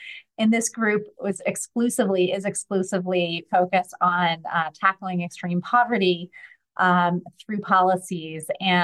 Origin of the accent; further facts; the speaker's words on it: United States; now in Vevey, Switzerland; Yes, I'm an American transplant in Switzerland, in Vevey. I've been here for a couple of years now